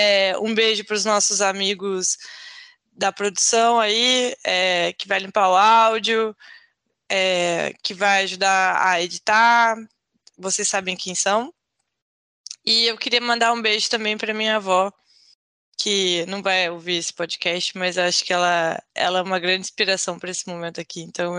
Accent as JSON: {"language": "Portuguese", "region": "Paraná", "country": "Brazil", "lives_now": "Rio de Janeiro, Brazil", "said": "queria comentar que eu sou paranaense, mas eu cresci, o meu carnaval, não tem carnaval no Paraná"}